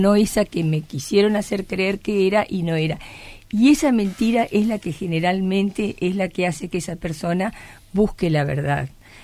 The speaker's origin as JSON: {"language": "Spanish", "country": "Argentina", "said": "como argentinos"}